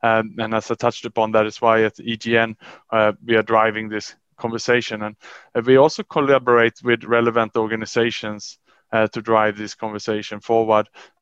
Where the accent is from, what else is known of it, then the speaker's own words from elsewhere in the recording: Sweden; I come from Sweden